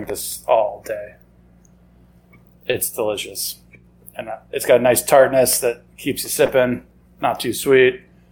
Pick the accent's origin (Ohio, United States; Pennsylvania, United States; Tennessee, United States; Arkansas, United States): Ohio, United States; Cincinnati; I've been watching since I grew up in Cincinnati, I've been watching old UC Bearcats games from the 90s